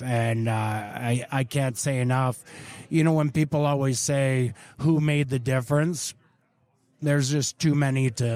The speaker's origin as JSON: {"language": "English", "town": "Montreal", "region": "Quebec", "country": "Canada", "tie": "born or raised there", "said": "It's in Montreal. It's my hometown."}